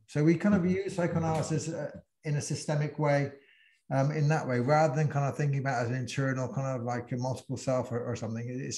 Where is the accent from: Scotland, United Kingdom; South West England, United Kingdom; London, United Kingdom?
South West England, United Kingdom; Bristol; accent: Bristol; You know, I'm a white man, you know, I go into a room, it has an influence. You know, the way I've my accent, my regional accent from Bristol, my kind of, you know, class accent, people kind of pick things up